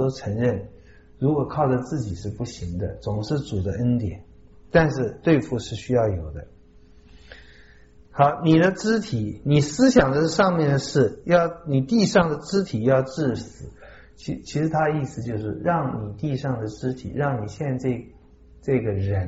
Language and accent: Chinese; China; 对我们中国人而言哈